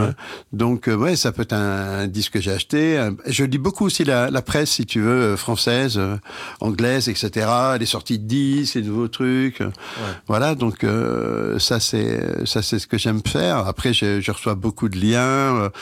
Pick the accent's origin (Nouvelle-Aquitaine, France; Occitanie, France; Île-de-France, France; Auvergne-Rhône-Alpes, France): Nouvelle-Aquitaine, France; Talence; born there; nous on est d'une famille bordelaise, tu vois, donc voilà, je suis né à Bordeaux, à Talence, où je suis seulement né, donc c'est j'y suis resté que le temps de naître